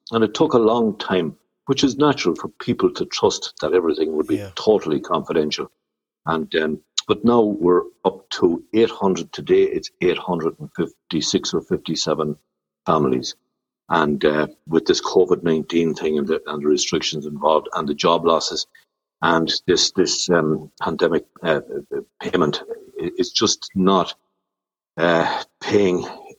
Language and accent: English; Tullamore, County Offaly, Ireland; now in Clara, Ireland; because I'm from Tullamore, and that's where I'm from, even though I'm married and was captured and brought to Clara about 25 years ago.